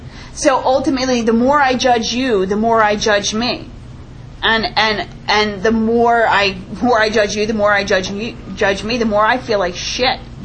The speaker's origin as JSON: {"language": "English", "region": "New York", "country": "United States", "said": "I'm from the New York area, so forget it."}